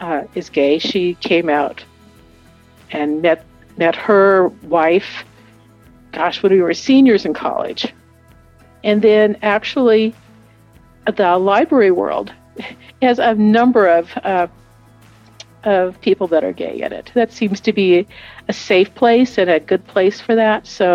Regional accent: Spokane, Washington, United States; I'm from Spokane, Washington.

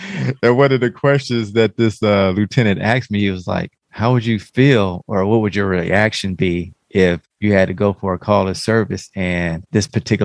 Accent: Louisiana, United States; But I think, and just with my family, you know, growing up in Louisiana and going to certain areas where black folks just weren't allowed to go after certain times

